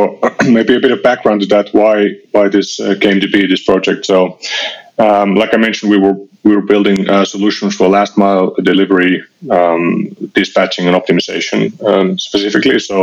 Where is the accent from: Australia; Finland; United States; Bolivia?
Finland; English is a second language; now in Berlin, Germany; So I'm originally from Finland. Been living in Berlin for many years